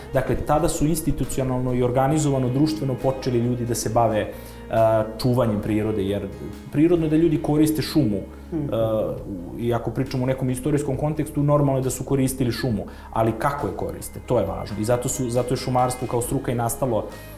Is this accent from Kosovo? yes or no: no; Kraljevo, Šumadija and Western Serbia, Serbia; ja sam rođen u Kraljevu, ali sam dobar deo svog detinjstva provao u jednom selu planinskom, 30 km od Kraljeva